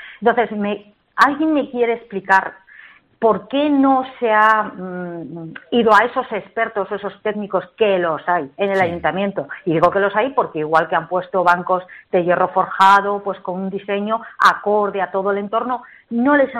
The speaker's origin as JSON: {"language": "Spanish", "town": "Salamanca", "region": "Castile and León", "country": "Spain", "tie": "born or raised there", "said": "a mi ciudad, a Salamanca, de donde soy, ¿no?, de donde he nacido"}